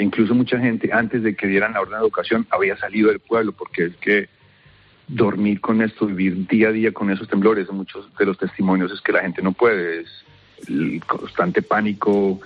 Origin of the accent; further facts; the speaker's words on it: Colombia; also born or lived in Mallorca; now in Iceland; me mudé. Soy de Colombia, antes vivía en Mallorca.